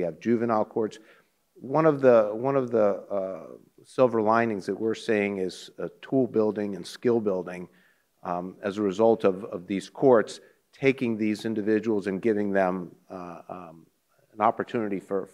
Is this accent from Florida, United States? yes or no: yes; Tampa, Florida, United States; Thank you. … I'm also from Tampa.